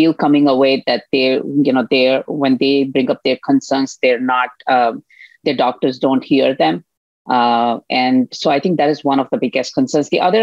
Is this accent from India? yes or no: yes; India; moved away as an adult; now in United States; I'm from India, so I knew that the healthcare for women was not great before I immigrated to the United States.